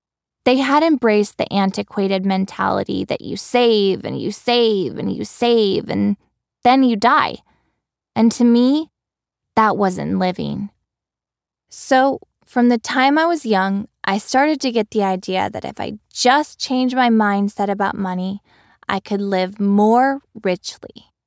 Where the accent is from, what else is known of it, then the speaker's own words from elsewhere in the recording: Texas, United States; now in New York, United States; It was one thing for me to have seen this kind of wealth in my hometown in Texas, but here in the bustle of New York